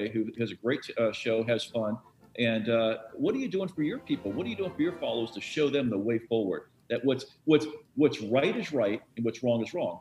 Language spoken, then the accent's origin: English; Boca Raton, Florida, United States; I grew up in Boca Raton, Florida, man. And I've worked all over the world